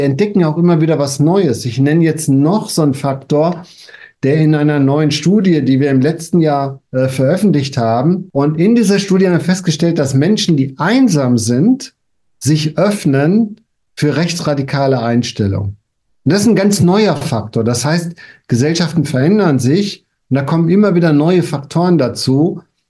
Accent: North Rhine-Westphalia, Germany; wir kommen ja beide aus dem Ruhrgebiet

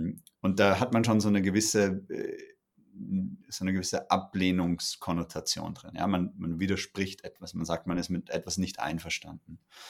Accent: Austria; weil ich nicht in Deutschland aufgewachsen bin, ich bin Österreicher

